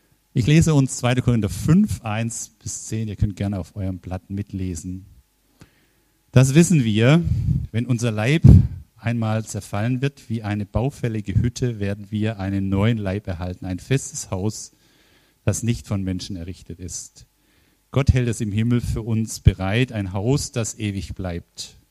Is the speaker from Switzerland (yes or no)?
no; Baden-Württemberg, Germany; born there; durch ein kleines Dorf im Kreis Heilbronn, wenn ich da durchfahre von oben bis unten, dann ist oben ein neues Haus, da stand früher mal das Elternhaus meines Vaters.